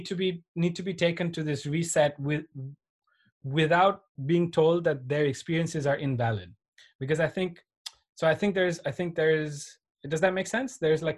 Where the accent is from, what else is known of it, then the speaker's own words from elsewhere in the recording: India; I come from India